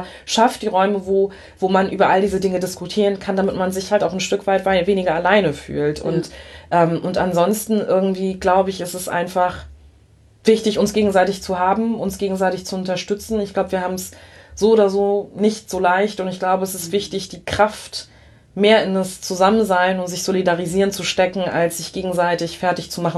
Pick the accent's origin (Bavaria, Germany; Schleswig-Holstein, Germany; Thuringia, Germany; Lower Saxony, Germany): Schleswig-Holstein, Germany; gerade wenn ich dann an Schleswig-Holstein zum Beispiel denke, ne, sehr ländlich geprägt, wo ich herkomme, wo ich aufgewachsen bin